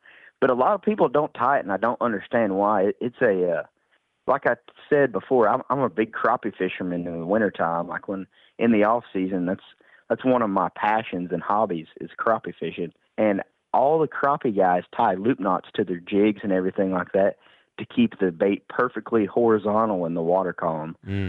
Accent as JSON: {"language": "English", "region": "Tennessee", "country": "United States", "tie": "born or raised there", "said": "Oh yeah, I grew up on the Tennessee River, so."}